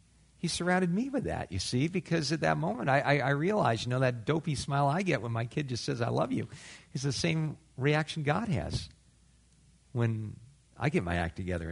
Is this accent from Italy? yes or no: no; California, United States; again, this is where growing up in Southern California is somewhat of an advantage.